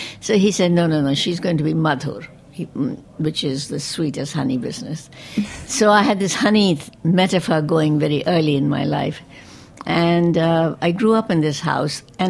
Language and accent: English; India; especially mangoes and tamarinds and all those sour things that we as Indian kids love.